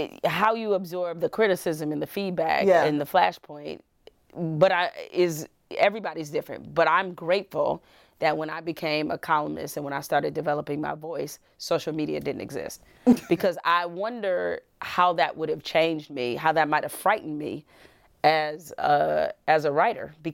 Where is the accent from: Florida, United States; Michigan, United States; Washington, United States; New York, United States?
Michigan, United States; Detroit; also born or lived in Houston; And I was born and raised in Detroit, but we spent 2 years there when I was like from ages maybe 5 to when I was 7.